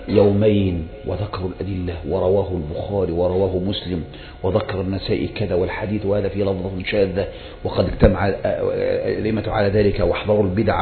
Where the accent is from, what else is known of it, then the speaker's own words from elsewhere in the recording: Egypt; وهل هذا أصلا العيد عندنا في مصر ولا عند الناس جميعا؟ وماذا لو كان عندنا في مصر أيضا؟